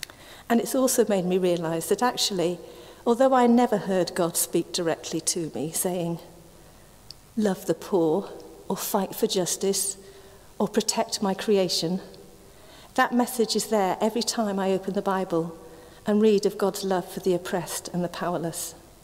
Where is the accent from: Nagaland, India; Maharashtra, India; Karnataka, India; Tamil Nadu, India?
Karnataka, India; Bangalore; now in Brockenhurst, United Kingdom; And then we came from India to here. Quite a contrast from urban, dirty, noisy, overpopulated Bangalore to the beautiful, green and peaceful, affluent English village of Brockenhurst.